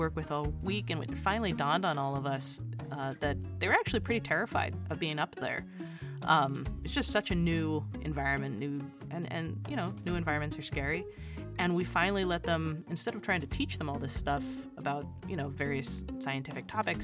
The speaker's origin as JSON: {"language": "English", "town": "Great Falls", "region": "Montana", "country": "United States", "tie": "born or raised there", "said": "Despite the fact that I grew up in Great Falls, Montana, so obviously some ranching and farming out there"}